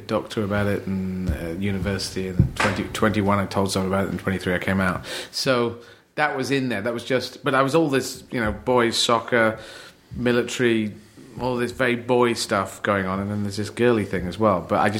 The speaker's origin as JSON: {"language": "English", "country": "United Kingdom", "said": "So it's like African-American, Italian-American, I'm British European"}